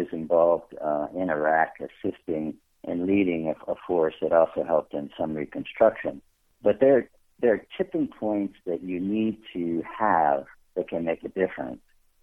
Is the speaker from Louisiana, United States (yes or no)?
yes; Louisiana, United States; Well, look, I'm from Tangipahoa Parish. A lot of people can't even pronounce the word. My father was from there